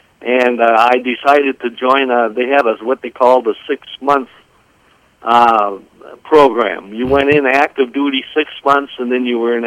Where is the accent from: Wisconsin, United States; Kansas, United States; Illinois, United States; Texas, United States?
Wisconsin, United States; now in St. Paul, United States; Yeah, we both liked the Twin Cities, and we're both from Wisconsin.